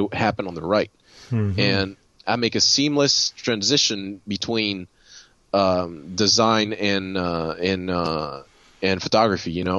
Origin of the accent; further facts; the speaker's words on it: Haiti; I'm actually Haitian. I was born in Haiti. My dad is French, but his line comes from Vietnam. So I'm French, Haitian, Vietnamese